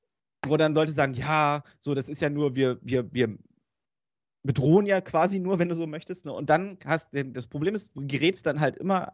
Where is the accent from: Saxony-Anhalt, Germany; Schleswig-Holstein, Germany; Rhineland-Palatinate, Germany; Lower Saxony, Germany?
Lower Saxony, Germany; Hildesheim; Das ist für uns als Kinder, also jeder aus Hildesheim ist als Kind im Vogelpark Walsrode gewesen.